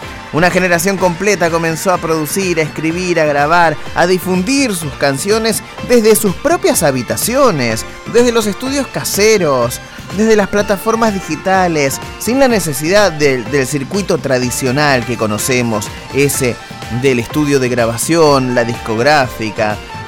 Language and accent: Spanish; Argentina; contándoles apenas un poco de lo que somos los argentinos